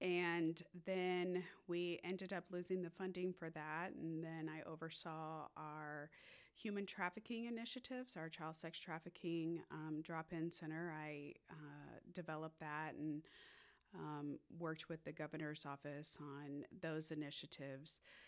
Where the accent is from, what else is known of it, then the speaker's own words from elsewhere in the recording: Oklahoma, United States; now in Dallas, United States; Yeah, so I'm actually an Oklahoma girl, born and raised. I graduated from the University of Oklahoma, and then once I finished with my bachelor's degree, I moved down here to Dallas